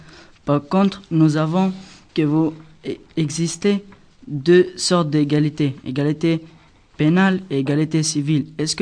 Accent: Albania; now in France; moi, je viens d'Albanie. Ça fait un an et demi que je suis en France.

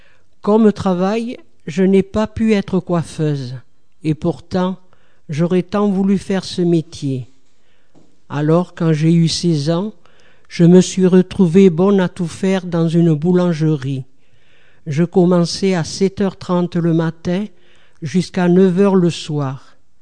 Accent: Bordeaux, Nouvelle-Aquitaine, France; Je suis née à Bordeaux, à Saint-Bruno. Au bout de notre rue, il y avait la place Mériadec

